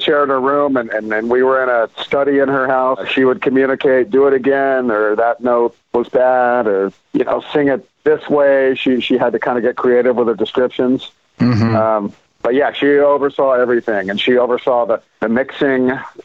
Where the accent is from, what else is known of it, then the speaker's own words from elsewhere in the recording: Houston, Texas, United States; moved away as an adult; now in California, United States; I became a rock journalist in my hometown of Houston